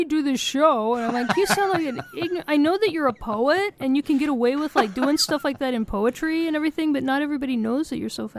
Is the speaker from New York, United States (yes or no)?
yes; New York, United States; also born or lived in Kansas City; One reason I'll cheer for the Mets is because I'm from New York.